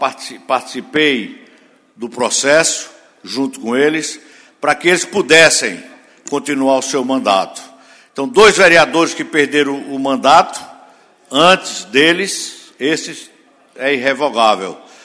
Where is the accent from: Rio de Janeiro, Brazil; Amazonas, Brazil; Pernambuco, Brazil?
Pernambuco, Brazil; Garanhuns; dois vereadores da minha terra, dois vereadores de Garanhuns